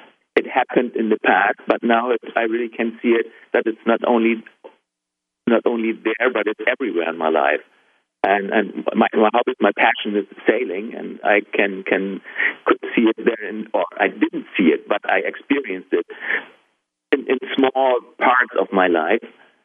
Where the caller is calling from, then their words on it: Hamburg, Germany; I'm calling in from Hamburg, Germany as well.